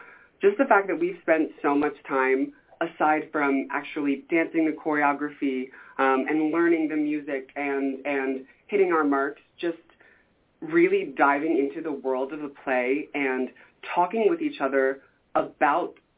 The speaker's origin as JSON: {"language": "English", "region": "New Jersey", "country": "United States", "said": "I'm from North Jersey. I'm from right outside of New York City. So I got to go into New York all the time when I was little."}